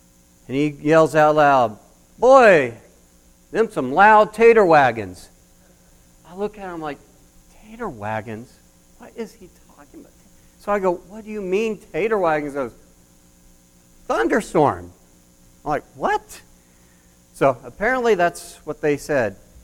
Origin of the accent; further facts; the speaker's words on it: Oklahoma, United States; Now, growing up in Oklahoma, we had a lot of different sayings that we used to say in here.